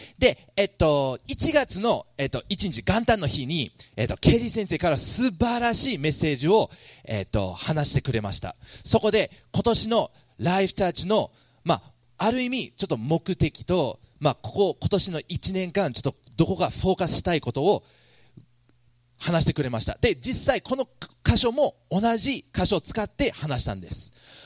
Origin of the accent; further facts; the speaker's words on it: Kumamoto, Japan; 私は熊本に育って、そこはもう私の玄関をガラガラガラと開けたら田んぼがもうずらりとある場所なんです。で、右を見ると山があって、そこもうみかん畑があって、左を見ると有明海っていうすごい大きい海があるんですけど